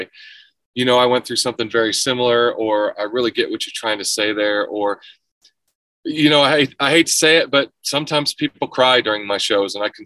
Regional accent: Michigan, United States; I grew up in the Midwest, just outside of Detroit, and such things aren't really entertained very much up there.

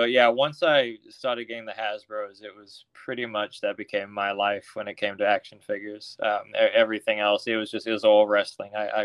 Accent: South Africa; now in United States; So originally I'm South African. My parents are English. My dad was a pilot, so we kind of just traveled all over. But I moved here into the U.S., the St. Louis area, about 1995.

